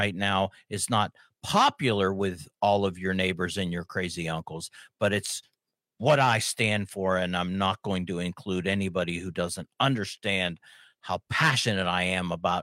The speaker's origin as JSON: {"language": "English", "town": "Pittsburgh", "region": "Pennsylvania", "country": "United States", "tie": "born or raised there", "said": "Johnny, you know, your hometown, Detroit, my hometown, Pittsburgh, you know, used to be incredibly, absolutely 100%, you know, blue collar, blue Democrats."}